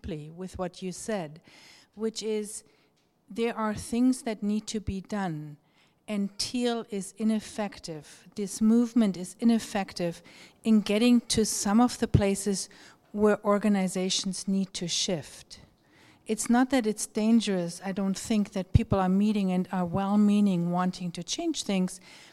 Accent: Canada; I'm from Canada

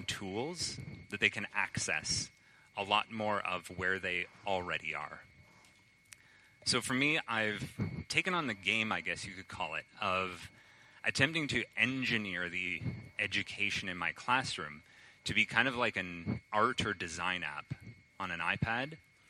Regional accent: Canada; now in Germany; I'm originally from Canada. I'm currently teaching in Germany, moving to Belgium in a month.

